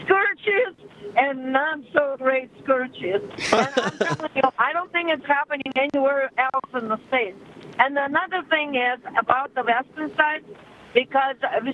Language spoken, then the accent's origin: English; Russia; now in United States; I'm from Russia, so but I'm here as of 1995, so I consider myself a Vistanite already.